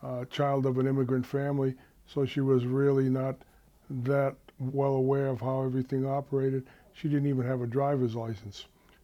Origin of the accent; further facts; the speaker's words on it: Webster, United States; Well, it was rather interesting times, like 40s, early 50s. We grew up with family, we were fairly poor.